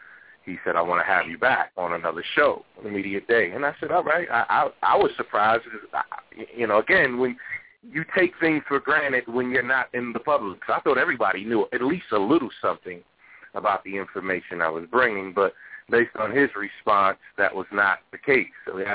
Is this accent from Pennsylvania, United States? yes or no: no; New York City, New York, United States; I grew up clashing. I'm from New York, from Harlem. I grew up with slap boxing.